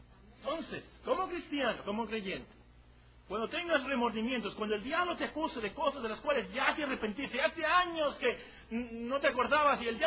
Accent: Mexico; Hay de nosotros como mexicanos, si se aprueba la muerte de sangre inocente en nuestro país.

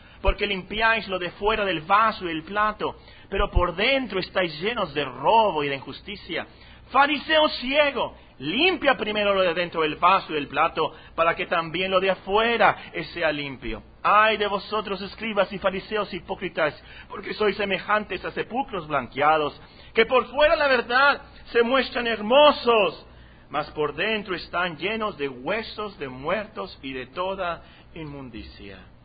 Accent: Mexico; Nosotros como mexicanos no entendemos eso

